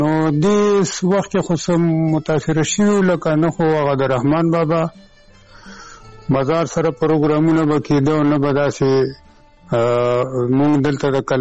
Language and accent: Pashto; Badaber, Khyber Pakhtunkhwa, Pakistan; دا زمونږ بس پدری یعنی پلار نیکه کلی دی، خپل ذاتي کلی مو دی، پیدایش مې همدا دغه دی، استوګنه مې همدغه بډه بیره کې ده.